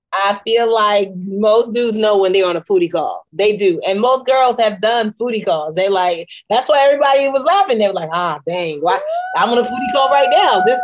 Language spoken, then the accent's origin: English; Nigeria; Yeah, being Nigerian is amazing. Like it is, it helped me have the hustle that I needed.